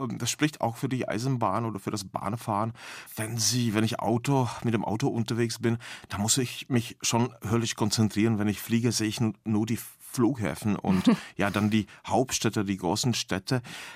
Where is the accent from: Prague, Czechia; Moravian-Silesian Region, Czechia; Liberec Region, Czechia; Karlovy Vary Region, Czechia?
Liberec Region, Czechia; Lomnice nad Popelkou; now in Berlin, Germany; meine Heimatstadt Lomnice nad Popelkou im böhmischen Paradies sehr gerne den einen oder anderen Kasten Bier mit nach Berlin